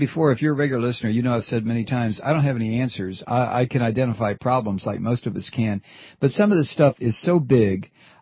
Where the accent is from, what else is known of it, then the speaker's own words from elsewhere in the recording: Toledo, Ohio, United States; I was brought up in Toledo.